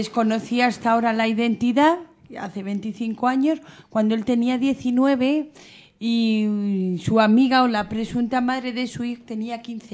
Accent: Canary Islands, Spain; un besito a mi tierra de Canarias.

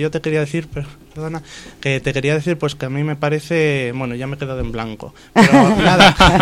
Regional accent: Salamanca, Castile and León, Spain; porque yo soy de Salamanca, ¿sabes?

